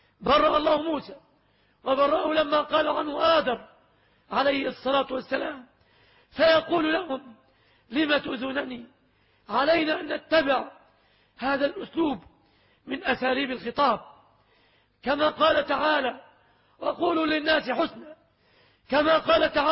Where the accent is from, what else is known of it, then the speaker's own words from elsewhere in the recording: Kafr El Sheikh, Kafr El Sheikh Governorate, Egypt; ومن هذا المكان من مدينة إخواني مدينتي أيضا كفر الشيخ